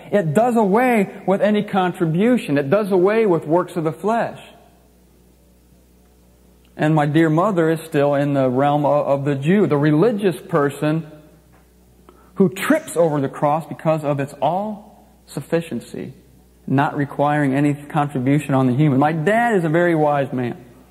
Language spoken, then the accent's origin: English; Ohio, United States; born there; And I think it was God's will that I was born in Ohio. Do you think it was? No? Yeah, I know, you're just kidding. Because I was born in Ohio.